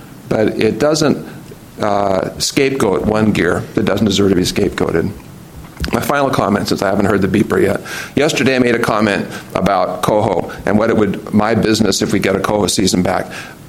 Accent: Longview, Washington, United States; from Longview, a commercial advisor.

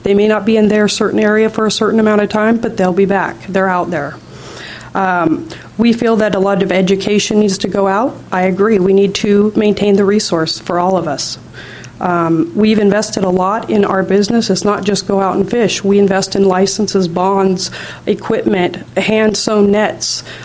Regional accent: Port Orchard, Washington, United States; I'm from Port Orchard.

